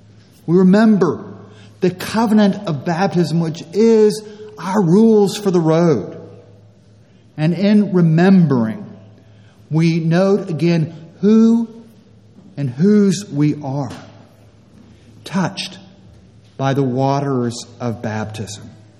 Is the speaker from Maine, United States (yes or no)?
no; California, United States; I come from California. We're used to not wearing our shoes and all that.